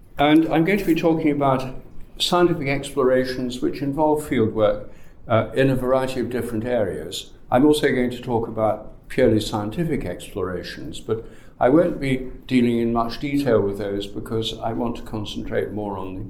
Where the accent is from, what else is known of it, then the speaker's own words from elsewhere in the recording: England, United Kingdom; I'm English and my ancestors were probably hunter-gatherers about 3,000 years ago.